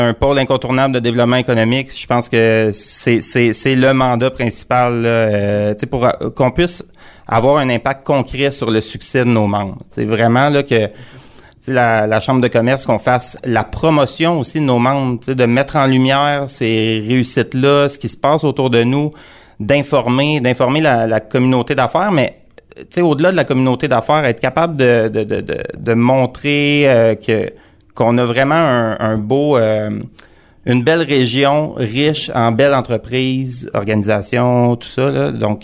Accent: L'Assomption, Quebec, Canada; Je suis natif de l'Assomption. J'ai toujours eu un sentiment d'appartenance fort à la région.

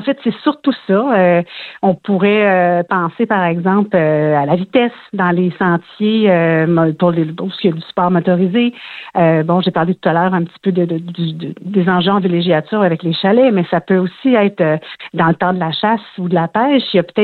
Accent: Quebec, Canada; Bien sûr, on est des Lanaudois

